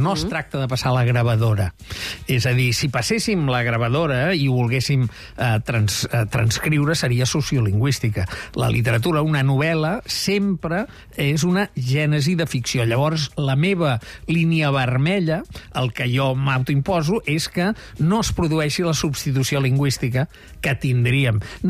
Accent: Barcelona, Catalonia, Spain; born there; jo vaig néixer a Nou Barris, vaig estudiar a Horta, als Salesians d'Horta

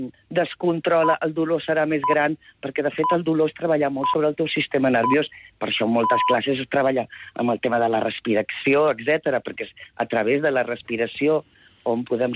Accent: Barcelona, Catalonia, Spain; now in Palma, Spain; Ara mateix a Palma, soc de Barcelona.

